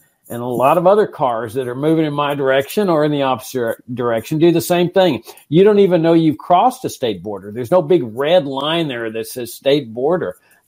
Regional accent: Laredo, Texas, United States; born or raised there

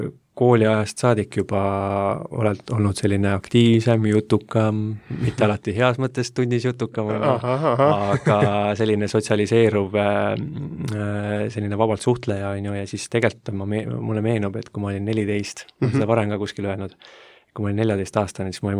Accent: Esu, Lääne-Viru County, Estonia; mulle meeldib siis öelda, et mina olen lihtne poiss Lääne-Virumaalt Esust.

